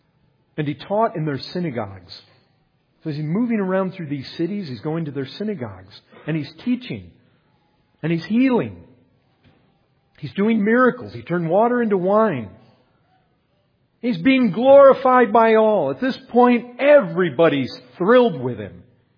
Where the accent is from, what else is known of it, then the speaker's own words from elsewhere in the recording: Paw Paw, Michigan, United States; I grew up in Pawpaw, Michigan. So it's like that. It's going back there. People know you. You got family there.